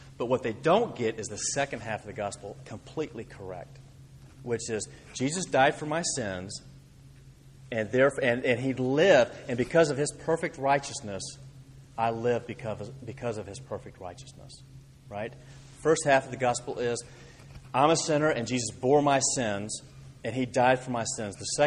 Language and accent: English; Texas, United States; also born or lived in Oklahoma; And I wasn't born in Texas. I was born in Oklahoma. But I got here as soon as I could. And I can tell you that wherever I go and I tell them I'm from Texas, it's, oh, Texas, right?